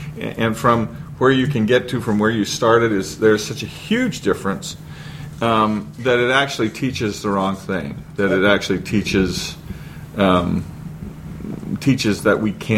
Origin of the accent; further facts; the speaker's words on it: United States; I'm an American.